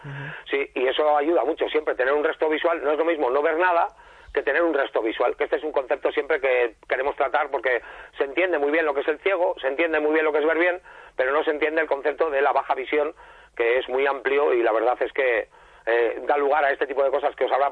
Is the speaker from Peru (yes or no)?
no; San Sebastián, Basque Country, Spain; yo básicamente soy un rockero donostiarra, prácticamente ciego